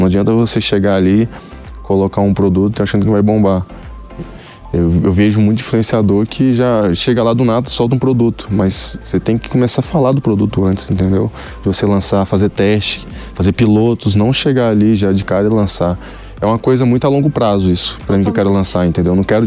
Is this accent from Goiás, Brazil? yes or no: yes; Goiânia, Goiás, Brazil; now in São Paulo, Brazil; Eu era anônimo, saí de Goiânia, tive que mudar para São Paulo justamente por esses motivos, entendeu?